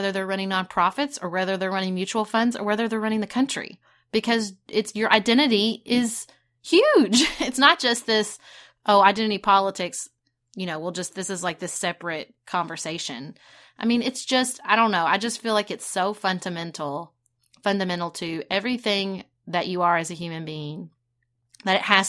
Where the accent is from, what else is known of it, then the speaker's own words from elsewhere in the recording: Paducah, Kentucky, United States; When I was growing up in Paducah, we had a female mayor.